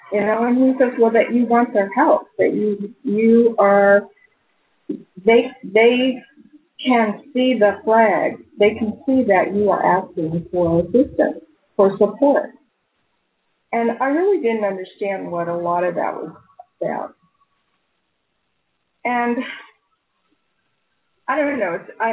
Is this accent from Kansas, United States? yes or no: yes; Kansas, United States; also born or lived in California; Well, at first, I was living in California. I grew up in Kansas. I was born in Kansas.